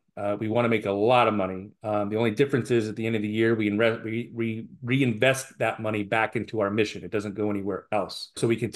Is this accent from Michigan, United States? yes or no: no; Texas, United States; born there; I was born in West Texas, and so I got shipped out to West Texas every summer.